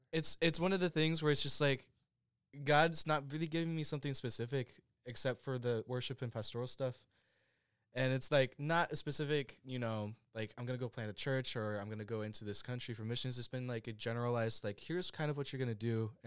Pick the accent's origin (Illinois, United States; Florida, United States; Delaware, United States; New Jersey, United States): Illinois, United States; now in Texas, United States; Originally, I am from Illinois, born and raised, and then moved down to Texas about 10 years ago.